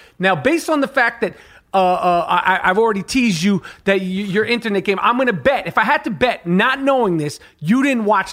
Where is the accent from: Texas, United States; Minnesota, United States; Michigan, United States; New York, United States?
New York, United States; Manhattan; I'm not from Harlem, I'm from Manhattan